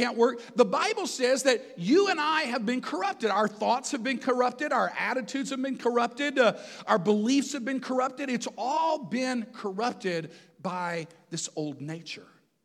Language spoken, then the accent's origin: English; Texas, United States; I grew up in Texas. All saws were called skill saws, no matter who made them, okay?